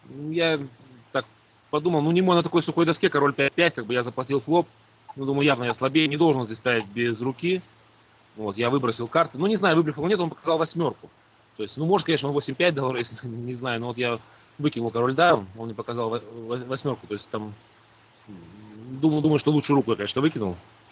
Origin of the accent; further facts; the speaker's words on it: Moscow, Russia; Ну, я говорю, нет, я из Москвы